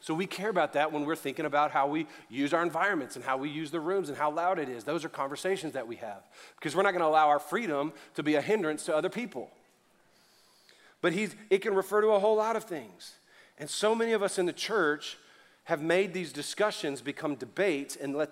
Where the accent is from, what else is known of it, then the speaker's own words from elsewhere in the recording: Louisiana, United States; I'm Cajun, I'm Southern, I'm a dude, and I'm getting a little chunky.